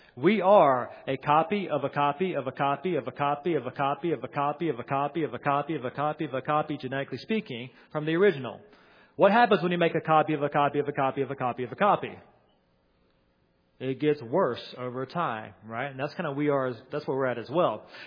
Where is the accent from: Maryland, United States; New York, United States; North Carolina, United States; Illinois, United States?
North Carolina, United States; First of all, I'm from North Carolina originally.